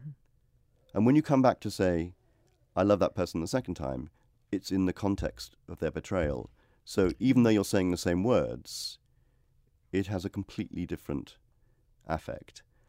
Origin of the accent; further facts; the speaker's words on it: Liverpool, North West England, United Kingdom; Well, I grew up in Liverpool, so it's hard not to be.